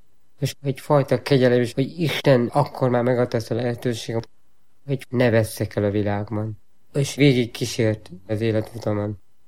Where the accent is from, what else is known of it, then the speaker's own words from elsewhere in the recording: Cristuru Secuiesc, Harghita, Romania; Bekerültem a kórházba, és a kórházból bekerültem a áruházban, Székely Keresztúron. Egy hatalmas nagy áruházban, ahol körülbelül 1000-en voltunk, kellett felnőjek.